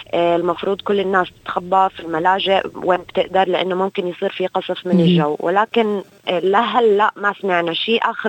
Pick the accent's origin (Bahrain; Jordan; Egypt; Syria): Jordan; أنا مواطنة أردنية برضو،